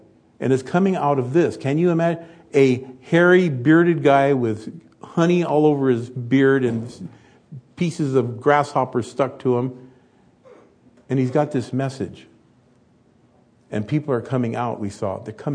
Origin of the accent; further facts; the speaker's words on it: Wilmington, United States; Little fat guy growing up in Wilmington.